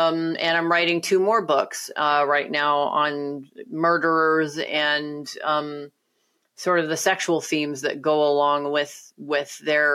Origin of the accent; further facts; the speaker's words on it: Germany; English is a second language; now in United States; So growing up in German culture, shame is not a part of what, you know, coming of age and so forth. Shame, I know over here in the United States, there's a lot of shame around sexuality.